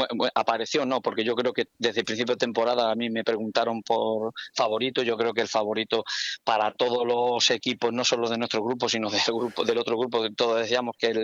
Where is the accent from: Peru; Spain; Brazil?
Spain; Extremadura; a mí como extremeño me gustaría que hubiese algún equipo en superior categoría